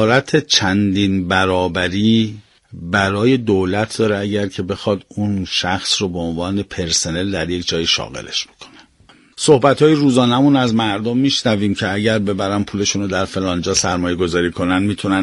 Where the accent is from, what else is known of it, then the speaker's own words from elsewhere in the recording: Iran; ما باید به زبان فارسی احترام لازمه خودش رو در واقع بگذاریم. ما ایرانی هستیم.